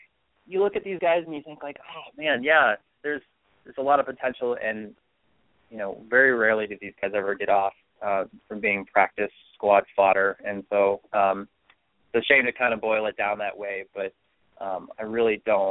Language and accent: English; Pittsburgh, Pennsylvania, United States; moved away as an adult; now in Minneapolis, United States; I'm born and bred in Pittsburgh. I lived there for over 20 years before heading out west to Minneapolis, which is where I currently reside